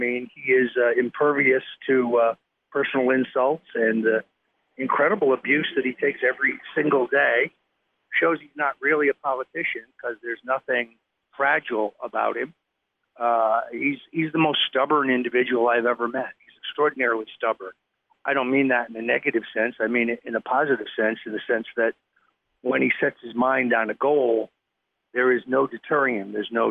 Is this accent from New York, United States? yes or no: no; New Canaan, Connecticut, United States; I was born in the Norwalk Hospital. My first wife was from Stratford.